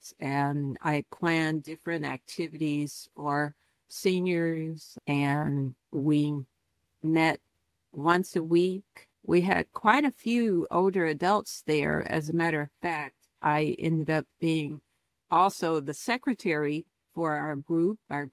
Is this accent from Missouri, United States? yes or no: yes; St. Louis, Missouri, United States; Hey, well, I am originally from St. Louis and I have traveled about the world and coming back to St. Louis to be with my family